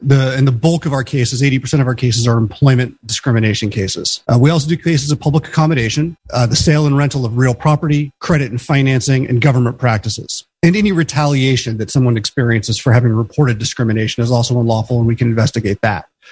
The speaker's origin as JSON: {"language": "English", "town": "Anchor Point", "region": "Alaska", "country": "United States", "tie": "born or raised there", "said": "I grew up in Anchor Point, did my undergrad at MIT and stayed on the East Coast for law school."}